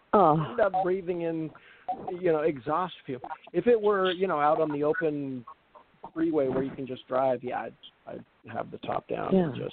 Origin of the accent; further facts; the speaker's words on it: Oregon, United States; I grew up in Oregon where it was just on the west side, not the east side, the west side, where it was just like mostly just wet.